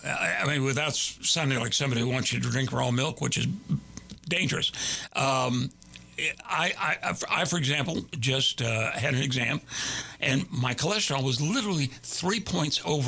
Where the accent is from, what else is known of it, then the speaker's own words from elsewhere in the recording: Houston, Texas, United States; I'm from Houston.